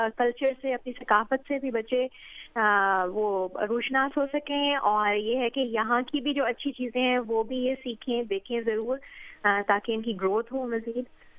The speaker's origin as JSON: {"language": "Urdu", "town": "Lahore", "region": "Punjab", "country": "Pakistan", "said": "ہم لوگ پنجاب لاہور سے ہیں،"}